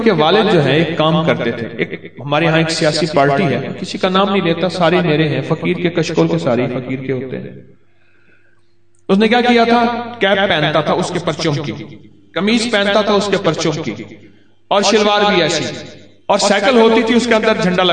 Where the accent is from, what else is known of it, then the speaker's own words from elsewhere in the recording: Bahawalpur, Punjab, Pakistan; first language Saraiki; Urdu is a second language; میں بھی سرائیکی ہوں, بھاولپور کا ہوں, تو یہ سوائی, کیونکہ یہ سرائیکی جو ہے یہ سندھی کی بیٹی ہے, یہ سندھی سے نکلی ہے.